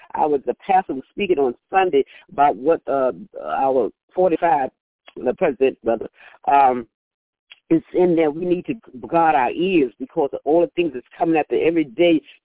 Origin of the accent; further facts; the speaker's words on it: the South, United States; You know, I was raised in the South. My grandmother always made us go to bed when the weather was bad.